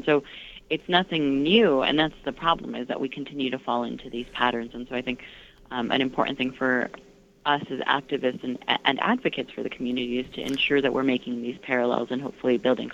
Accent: United States; we've got it bad in the U.S. as American Muslims

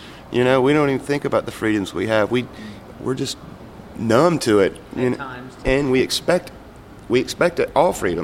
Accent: the South, United States; Because we're from the South, so it's a very smothered type religion there, if you know what I mean

